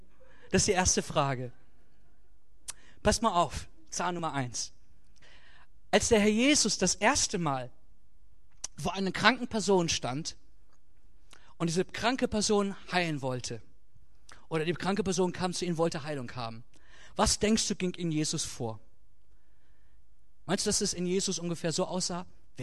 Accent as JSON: {"language": "German", "region": "Lower Saxony", "country": "Germany", "said": "Das ist bestimmt nicht so bei euch hier, aber bei uns in Ostfriesland."}